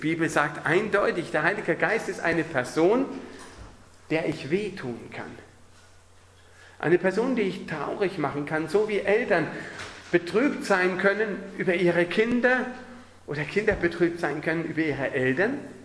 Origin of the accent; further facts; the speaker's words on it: Germany; also born or lived in Russia; now in Austria; ich komme aus Deutschland, aber meine Frau ist Österreicherin, die Kinder haben beides, aber fühlen sich als Österreicher. Und wir waren 16 Jahre lang in Russland gewesen als Missionarsfamilie